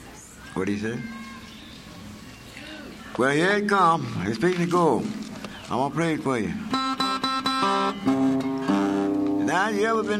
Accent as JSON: {"language": "English", "region": "Virginia", "country": "United States", "tie": "born or raised there", "also_born_or_lived": "Montgomery, Alabama", "said": "I was born in Montgomery, Alabama. And I was raised up in the state of Virginia."}